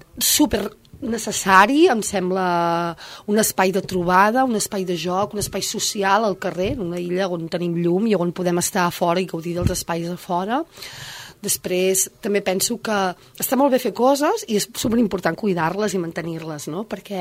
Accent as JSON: {"language": "Catalan", "town": "Ripoll", "region": "Catalonia", "country": "Spain", "tie": "born or raised there", "said": "De Ripoll, d'un poble de Girona."}